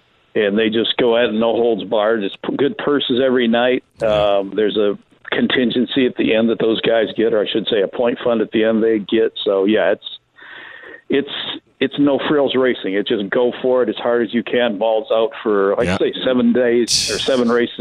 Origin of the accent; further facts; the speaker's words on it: Midwest, United States; I grew up in the Midwest, and it's a whole different deal in late July through like mid-September.